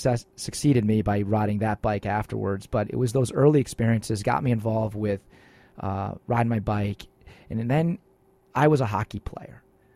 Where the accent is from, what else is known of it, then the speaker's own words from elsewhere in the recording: Vernon, Connecticut, United States; And it was the opposite of where I grew up in Vernon. I grew up on Taylor Street, a very busy thoroughfare